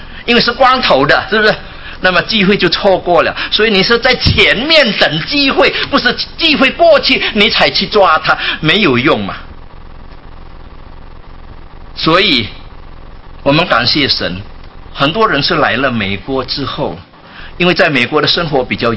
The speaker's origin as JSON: {"language": "Chinese", "country": "Indonesia", "said": "在亚洲的东南亚，我是从印尼过来的"}